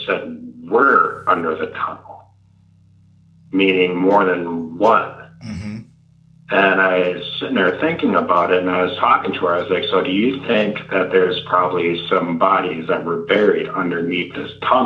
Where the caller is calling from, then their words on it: Moorhead, Minnesota, United States; I live in Minnesota.